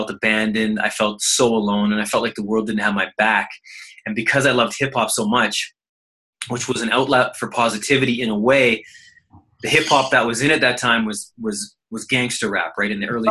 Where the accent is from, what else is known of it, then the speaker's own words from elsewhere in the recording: Canada; born there; also born or lived in Italy; come from an immigrant family, Italian background. They moved here, obviously, for a better life. I was born in Canada, went back to Italy for a little bit.